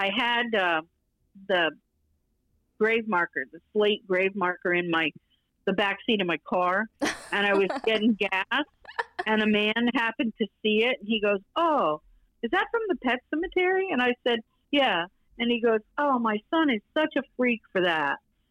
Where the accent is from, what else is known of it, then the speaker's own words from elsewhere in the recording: Maine, United States; And I said, I'm a kid from Maine. And I think if you ask any of the Mainers on this crew, they're going to tell you the same thing.